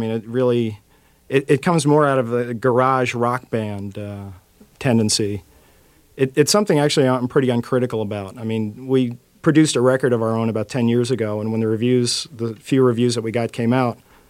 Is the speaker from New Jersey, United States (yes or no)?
yes; New Jersey, United States; also born or lived in Brooklyn, New York / Long Island; I was born in New York City. I was born in Brooklyn. Grew up in suburban New Jersey and on Long Island.